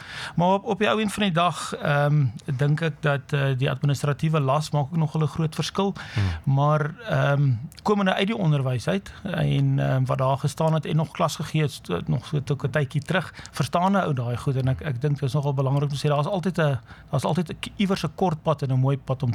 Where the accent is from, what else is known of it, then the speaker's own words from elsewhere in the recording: East London, Eastern Cape, South Africa; Ek het groot geword in Oos-London, ek is daar gebore en getoe.